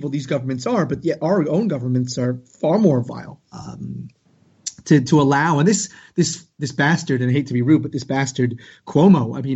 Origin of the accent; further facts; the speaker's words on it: New Jersey, United States; accent: New York, New Jersey metropolitan; I mean, you can probably tell by my accent, I have a bit of a New York, New Jersey metropolitan accent.